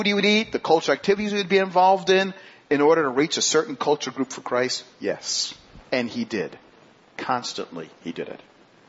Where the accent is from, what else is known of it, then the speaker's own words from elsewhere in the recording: Queens, New York, United States; I'm from Queens, so that is my culture.